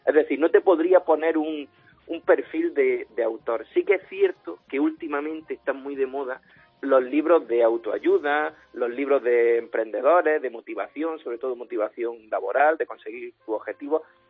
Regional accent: Almería, Andalusia, Spain; No, soy de Almería.

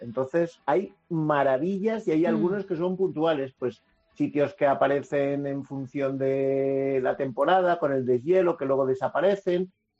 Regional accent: Villacastín, Castile and León, Spain; cerca de mi pueblo, en Villacastín, tenemos un humedal pues que va y viene.

